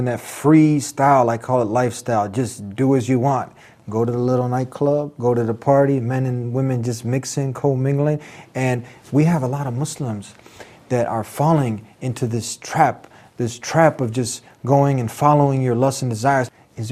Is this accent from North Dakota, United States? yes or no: no; Chicago, Illinois, United States; He's a New Jerseyan. I'm a Chicagoan